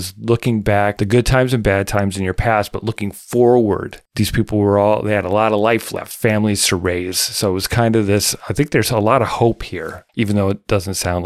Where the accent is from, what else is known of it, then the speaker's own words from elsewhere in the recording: Midwest, United States; I was growing up in the Midwest at this time, and one half of my family are farm, small town people.